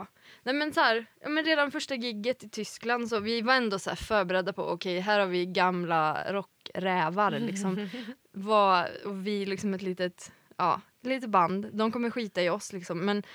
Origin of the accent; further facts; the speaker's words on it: Falköping, Västra Götaland County, Sweden; jag är från Falköping som ligger precis bredvid Skara. Och jag har faktiskt gått gymnasiet i Skara, musik- och produktionlinje.